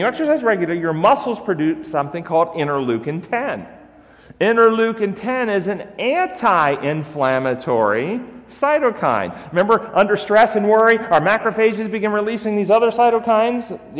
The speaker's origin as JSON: {"language": "English", "region": "Tennessee", "country": "United States", "accent": "southern", "said": "You know I am from Tennessee, don't you? So I can talk with a southern accent if you'd rather."}